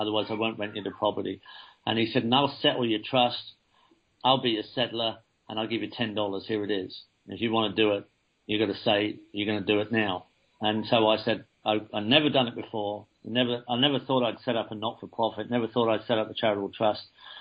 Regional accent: England, United Kingdom; moved away as an adult; now in Australia; I'm English originally. I emigrated to Australia in 1979 when I was 25 years old.

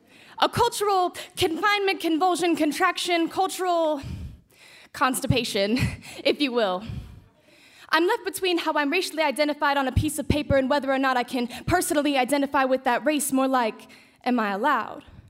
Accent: Portland, United States; But when you ask me, where are you from? Portland.

